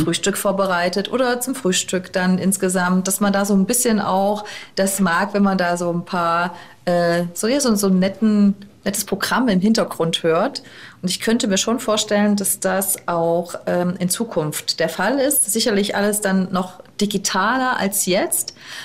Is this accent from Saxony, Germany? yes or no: yes; Saxony, Germany; ich komme ja aus Nordsachsen und das ist eine sehr ländlich geprägte Region.